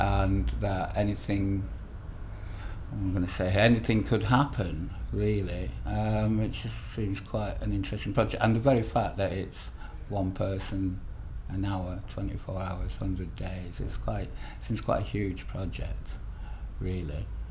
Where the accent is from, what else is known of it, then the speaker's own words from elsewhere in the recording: Lancaster, North West England, United Kingdom; moved away as an adult; now in London, United Kingdom; I'm 47 years old, and I'm originally from Lancaster in the Northwest, but I've been in London now for probably over 20 years, so... More of a Londoner than a Northerner, really.